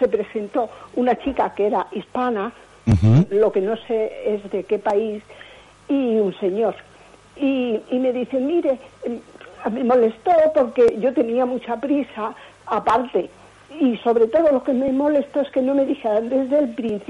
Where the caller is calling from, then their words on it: Madrid, Community of Madrid, Spain; Soy de aquí de Madrid.